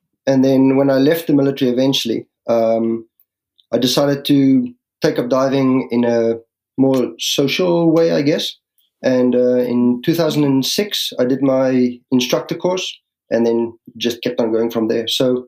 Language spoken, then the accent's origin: English; South Africa; now in Halifax, Canada; I'm from South Africa originally.